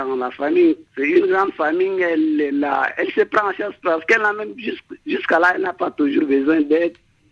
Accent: Chad; Je suis tchadien, elle est au Tchad, dans la région du Maïkébi

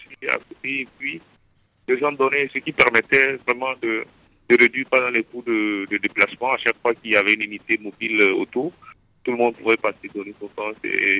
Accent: Togo; je suis togolais.

